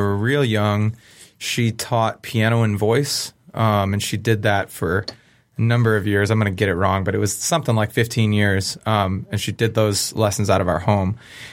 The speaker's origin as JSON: {"language": "English", "town": "Wayne", "region": "Michigan", "country": "United States", "tie": "born there", "said": "I was born in Wayne, Michigan, at what was Annapolis Hospital."}